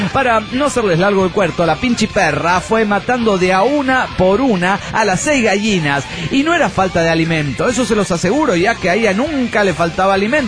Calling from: Managua, Nicaragua; de Managua, Nicaragua.

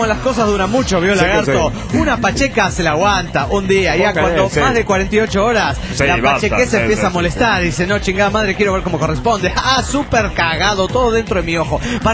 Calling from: Mexico City, Mexico; del DF mexicano, aquí en la Ciudad de la Esperanza.

